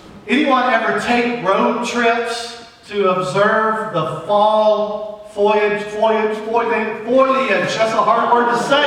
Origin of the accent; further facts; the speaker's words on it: North Carolina, United States; also born or lived in Kentucky; I grew up largely in North Carolina and pastored churches in Kentucky, which are two of the largest tobacco producing states in the U.S.